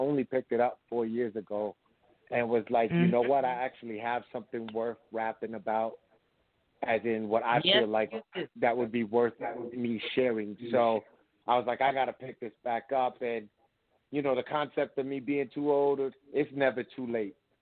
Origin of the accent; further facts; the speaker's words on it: East Coast, United States; I'm from the East Coast, so I grew up on East Coast rap, and a lot of the hard-hitting punchlines, a lot of the metaphors, I grew up on listening to … all that stuff, so there's a grit to my stuff.